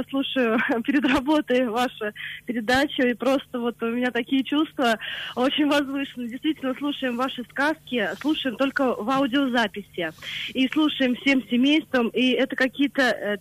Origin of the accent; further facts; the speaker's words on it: Nizhny Novgorod, Nizhny Novgorod Oblast, Russia; я из Нижнего Новгорода.